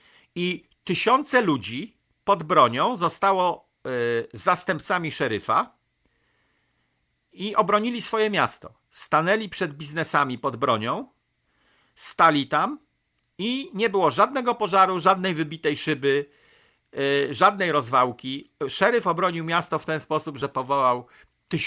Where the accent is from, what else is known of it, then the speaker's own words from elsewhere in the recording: Pomeranian Voivodeship, Poland; now in Arizona, United States; I w Polsce jestem burakiem z północy, z Kociewia, a w Ameryce jestem burakiem z południa.